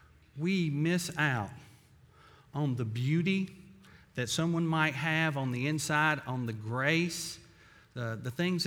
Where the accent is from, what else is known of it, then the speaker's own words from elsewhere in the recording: Tennessee, United States; That's a Latin word that I probably mispronounced, but I'm from Tennessee.